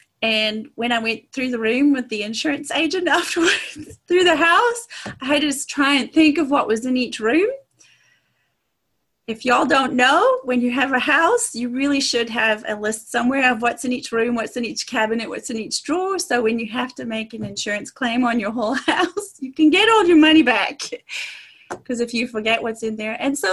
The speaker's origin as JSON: {"language": "English", "country": "Zimbabwe", "tie": "born or raised there", "lives_now": "United States", "said": "I grew up in Zimbabwe, Africa."}